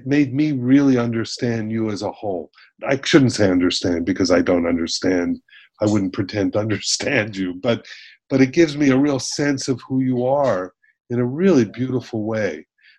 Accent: Miami Beach, Florida, United States; I was born in Miami Beach, raised in Miami Beach

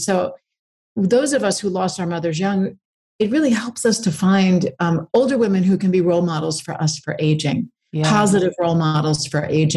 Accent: New York, United States; now in Los Angeles, United States; I have two daughters and I was living in Los Angeles. I was born and raised in New York.

